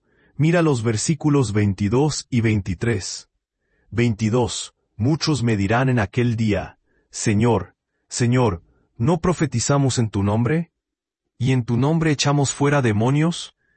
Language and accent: Spanish; Belarus; Spanish is a second language; Yo soy originario de Bielorrusia, y de niño vi a menudo comerciales en la televisión